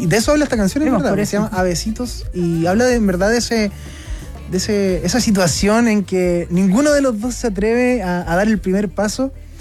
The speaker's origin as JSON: {"language": "Spanish", "town": "Curicó", "region": "Maule", "country": "Chile", "said": "Yo soy de Curicó."}